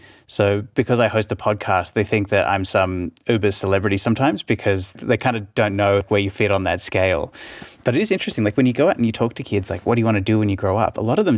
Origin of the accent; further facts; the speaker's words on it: Gold Coast, Queensland, Australia; I remember when I was maybe like 14 years old, growing up on the Gold Coast